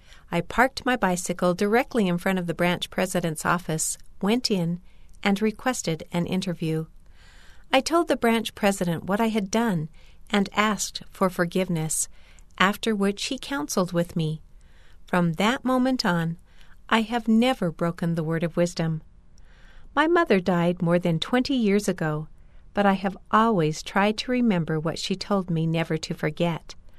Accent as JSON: {"language": "English", "country": "Peru", "said": "my home country of Peru"}